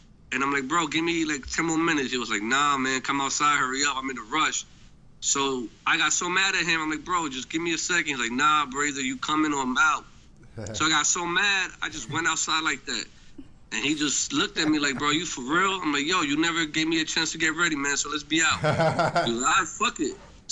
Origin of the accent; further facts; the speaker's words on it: Elizabeth, New Jersey, United States; Yes, sir. Born in Elizabeth. That's raised in Elizabeth. All I know is Jersey.